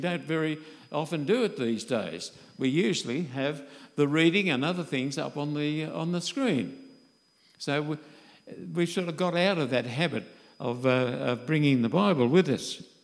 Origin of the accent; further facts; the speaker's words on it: Bankstown, New South Wales, Australia; I remember brother and sister Budgeon when I was growing up in the Church of Christ in Bankstown.